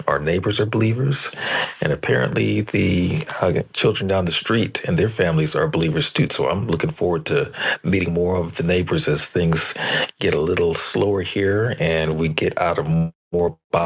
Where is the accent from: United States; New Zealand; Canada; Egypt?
United States; Tacoma, Washington; I am hailing from Tacoma, Washington